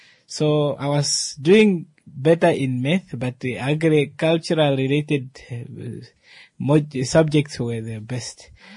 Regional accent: Onamugolo, Namibia; I grew up in a village called Onamugolo, in a district called Onimwendi district.

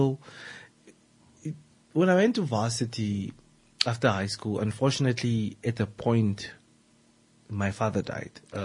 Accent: Lüderitz, Karas Region, Namibia; So mind you, I was born and raised in Lutheritz. My whole from zero to until I'm done.

